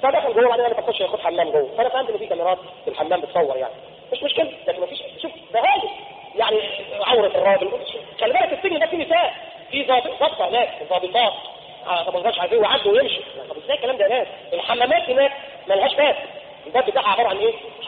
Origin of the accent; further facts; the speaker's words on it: Egypt; أنا مصري وأحب مصر وأحب بلدي